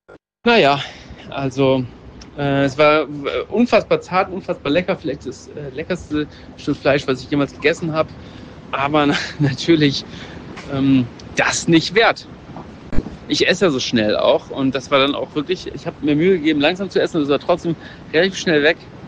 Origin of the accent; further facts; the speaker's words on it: Germany; ja, ich bin Deutscher, habe ich dann gesagt.